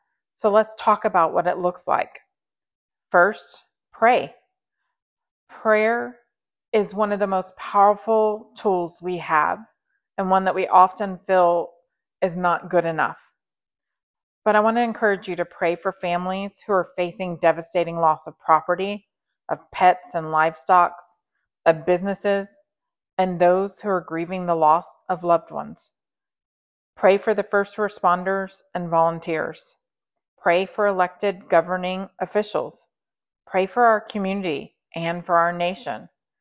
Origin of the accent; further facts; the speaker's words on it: Texas, United States; a special message from my heart right here in the Hill Country of Texas. Over the past few days, my home state has experienced a devastating flood